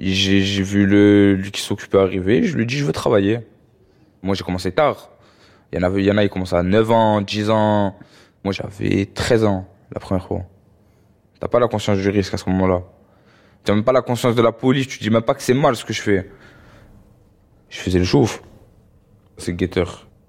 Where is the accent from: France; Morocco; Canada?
France; Marseille, Provence-Alpes-Côte d'Azur; j'ai 19 ans, j'ai grandi à La Paternelle, quartier nord de Marseille.